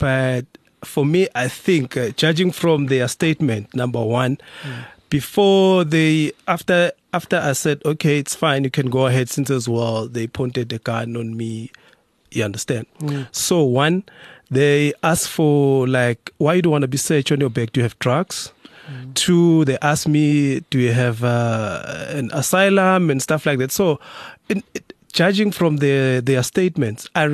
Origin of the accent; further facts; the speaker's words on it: South Africa; Yes, yeah. I am a South African.